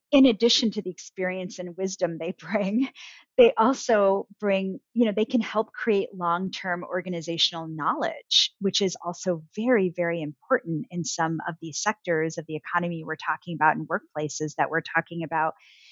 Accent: Rochester, New York, United States; Well, Ramona, you know, I grew up in Rochester, New York, Kodak City. And my family immigrated when I was, you know, just a baby. I was about a year old.

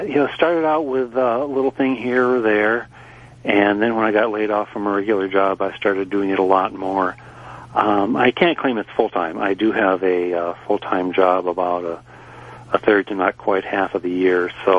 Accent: Minnesota, United States; Oh, yes. Yes. I'm coming from Minnesota. There's a lot of us.

